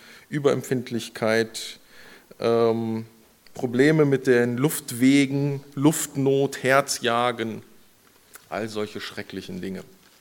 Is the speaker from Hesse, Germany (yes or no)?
no; Bonn, North Rhine-Westphalia, Germany; born there; Mit Bonn verbindet mich viel. Ich wurde in Bonn geboren, aber das war im letzten Jahrtausend. Das ist eine Weile her.